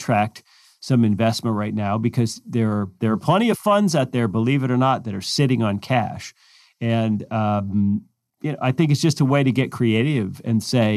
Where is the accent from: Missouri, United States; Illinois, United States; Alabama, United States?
Alabama, United States; In my home state of Alabama, we're supposedly considering until May 1, but I certainly hope it doesn't get extended beyond that.